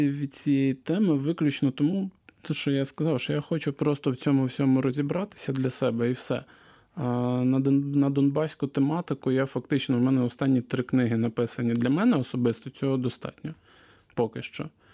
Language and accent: Ukrainian; Makiivka, Donetsk Oblast, Ukraine; на Донбасі, власне, в моїй рідній Макіївці.